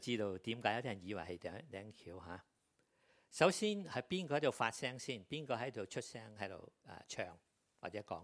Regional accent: Guangzhou, Guangdong, China; 但我想起我小時候在廣州大的時候，我吃過花面的石樓

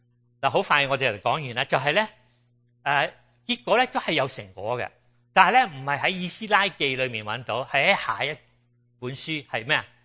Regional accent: China; 我哋中国人有句话，其身不正啊枉话人，系咪？

